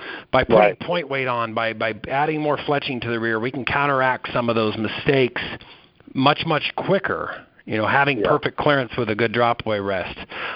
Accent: Wyoming, United States; I grew up in Southwest Wyoming.

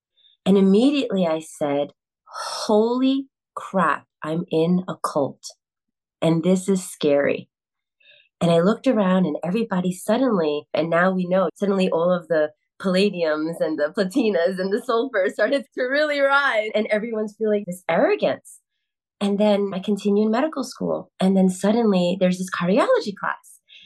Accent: Bronx, New York, United States; born there; And I'm a Puerto Rican woman. I was born in the Bronx.

